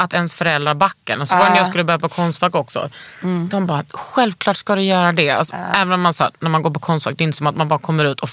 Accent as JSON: {"language": "Swedish", "country": "Iran", "said": "Nej, vi är iranier."}